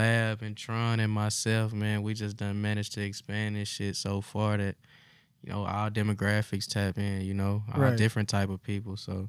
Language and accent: English; Smackover, Arkansas, United States; Yeah, I'm from Smackover, Arkansas.